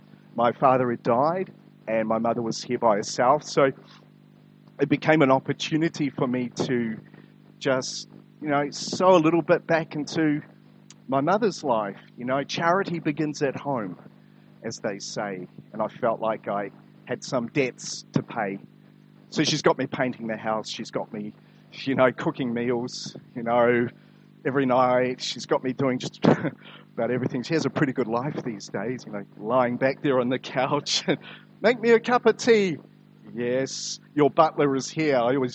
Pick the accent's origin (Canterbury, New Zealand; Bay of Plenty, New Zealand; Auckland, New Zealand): Auckland, New Zealand; So I originate from Auckland. Don't hold that against me. I grew up on the North Shore.